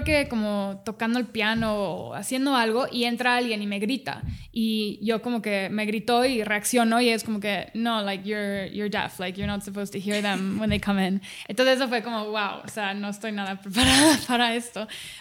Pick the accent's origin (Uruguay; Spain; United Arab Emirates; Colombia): United Arab Emirates; Dubai; also born or lived in Cancún, Mexico; nací en Cancún y a los 2 meses me fui con mi mamá... a Dubái porque mi papá es piloto.